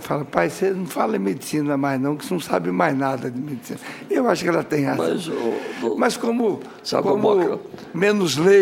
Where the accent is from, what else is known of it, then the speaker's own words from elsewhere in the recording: Mato Grosso do Sul, Brazil; eu sou do Mato Grosso do Sul